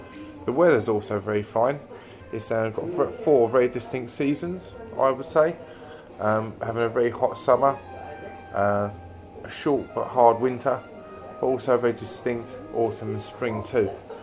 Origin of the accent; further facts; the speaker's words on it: London, United Kingdom; now in Leipzig, Germany; I'm from England. I'm from the capital of the country, London. We often say, people from London, which part of the city we come from. I come from the north